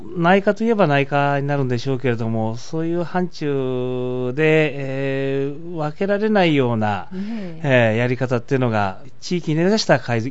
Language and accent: Japanese; Sapporo, Hokkaido, Japan; born there; 父は北大で教えてたんですが、でそれでですから私は実は札幌生まれなんですけれども